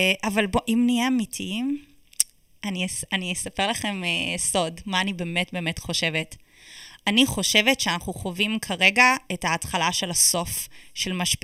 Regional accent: Canada; also born or lived in Toronto; now in Israel; אוקיי, אז גדלתי שם, אבל בגיל 14 עברתי לעיר הגדולה טורונטו.

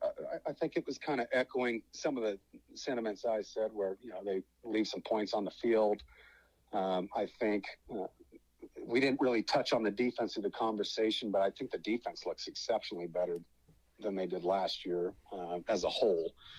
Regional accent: Fort Collins, Colorado, United States; He lives in Colorado, where I live. We're both from Fort Collins.

